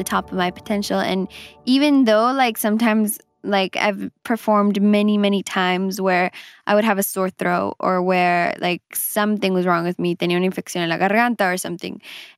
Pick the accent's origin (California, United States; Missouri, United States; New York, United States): California, United States; Los Angeles; born there; And I'm like, yes, I was born in Los Angeles. That's good that you know that. But like, it doesn't take from me being Mexican or not.